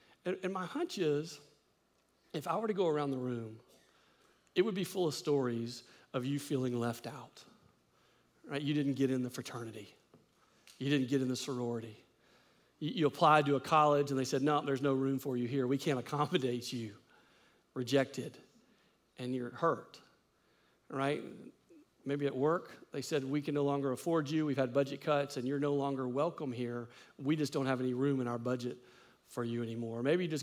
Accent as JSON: {"language": "English", "country": "United States", "said": "But I'm American."}